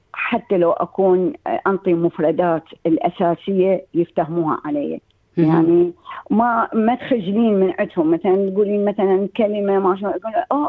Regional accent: Baghdad, Baghdad Governorate, Iraq; also born or lived in Syria; now in Australia; طلعت من بغداد 2005 ورحت لسوريا، وقعنا 7 سنوات في بلد عظيم

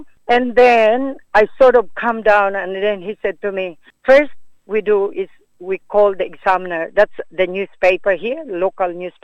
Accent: Ormoc, Eastern Visayas, Philippines; I was born and bred in Ormoc City.

